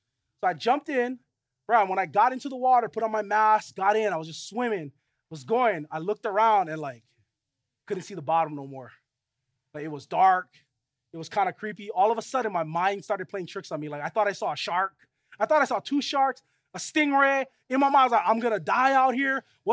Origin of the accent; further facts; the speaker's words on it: Maili, Hawaii, United States; I grew up on the west side of Oahu. I grew up in Maile, and I grew up right across the beach.